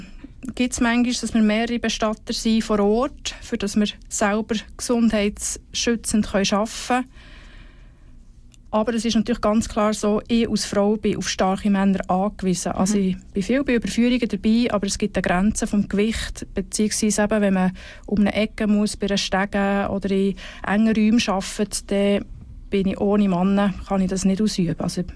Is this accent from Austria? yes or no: no; Switzerland; bei uns in der Schweiz so, dass jede Gemeinde ihre eigenen Verordnungen und Richtlinien hat